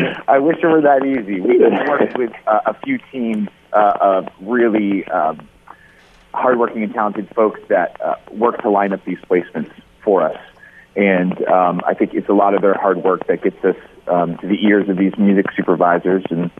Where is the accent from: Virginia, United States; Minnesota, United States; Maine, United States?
Maine, United States; The name of the band comes from an actual bronze-colored radio that I listened to growing up in Maine. My dad is an artist there